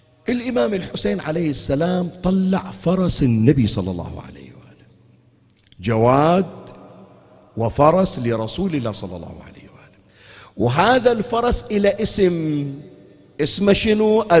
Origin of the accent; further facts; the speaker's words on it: Bahrain; يسائلون أنت من وين، يقول أنا I'm from Bahrain. Where is Bahrain? Arabian Gulf. Which Gulf? Middle East. أي Middle East؟ ما يدرون أصلا موقعنا في الخارطة وين صاير